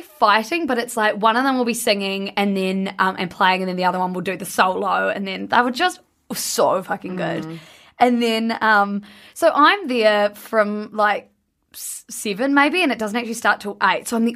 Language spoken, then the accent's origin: English; New Zealand; the piano dudes had said I was from New Zealand.